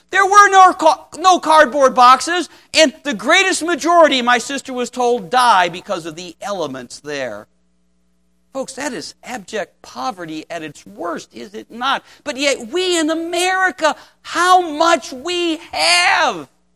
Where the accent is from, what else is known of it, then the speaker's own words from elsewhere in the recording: Cleveland, Ohio, United States; My dad taught me as a kid growing up in Cleveland about tithing.